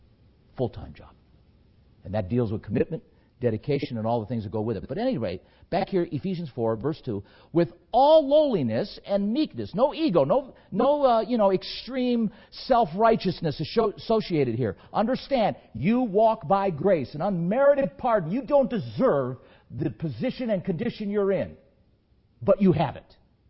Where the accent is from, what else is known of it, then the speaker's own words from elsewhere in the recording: Anatolia, Turkey; Because I came out of that background, you see. I'm from Asia Minor. I was brought up thinking that stuff was okay.